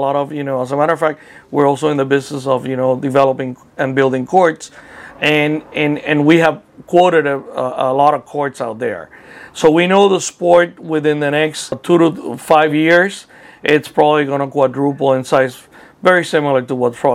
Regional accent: Puerto Rico; also born or lived in Anguilla; now in Saint Martin; I'm originally from Puerto Rico. My parents are Cuban, and I lived in between St. Martin and Anguilla for the last, you know, 32 years.

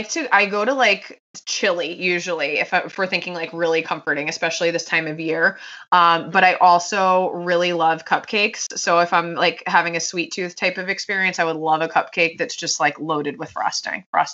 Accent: Connecticut, United States; now in Philadelphia, United States; I'm outside of Philadelphia. I grew up in Connecticut.

